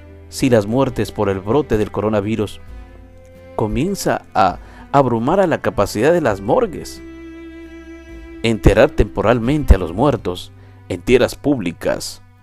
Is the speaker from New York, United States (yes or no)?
yes; New York, United States; somos neoyorquinos y la mayoría de neoyorquinos siempre trabajamos juntos